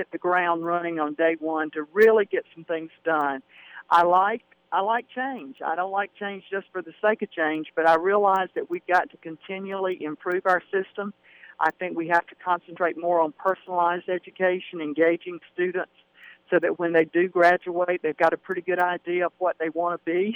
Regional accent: Saluda, South Carolina, United States; I grew up in Saluda, went to Lander right there, so I'm very familiar with all the folks here in the Greenwood area

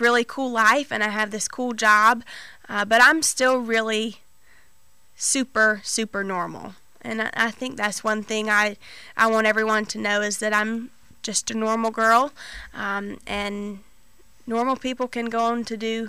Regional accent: Lawrence, United States; I'm originally from Lawrence, and I live all over the state this year

